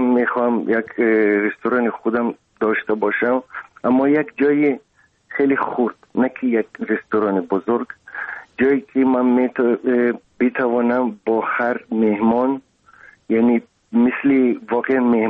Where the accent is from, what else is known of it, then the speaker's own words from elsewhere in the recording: Dushanbe, Tajikistan; تئاتر مایاکوفسکی بود، جامی، کنسرت جامی بود، بازار شاهمنصور بود. خوشبختانه دیدم جایهایی که در اونجا بزرگ شدم